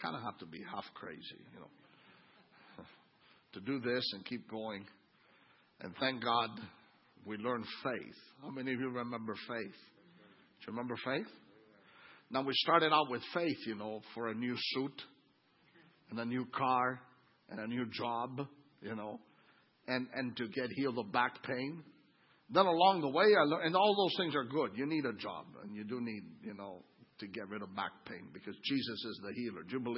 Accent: Canada; now in Italy; because Connie and I are Canadian missionaries to Italy. Right? Think of us as your Canadian missionary hub.

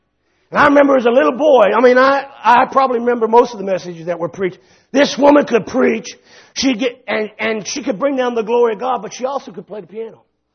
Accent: Hamilton, Ontario, Canada; Now, when I was a kid, many of you know, I grew up in Hamilton, Ontario.

